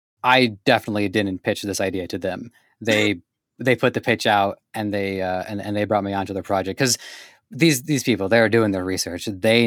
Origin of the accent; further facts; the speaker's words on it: Canada; because I'm born and raised in Canada, and my running joke is that Canada is basically the United States wearing a helmet.